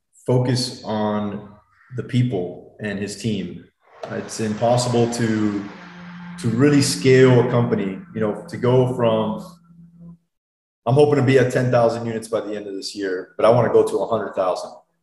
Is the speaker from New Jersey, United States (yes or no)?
no; Dallas, Texas, United States; I still like Dallas. You know, it's my hometown